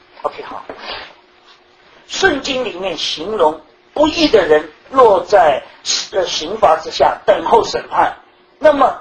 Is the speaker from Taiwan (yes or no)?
no; China; 就好像我们中国人骂人家，你这个人不是人是什么？是畜生。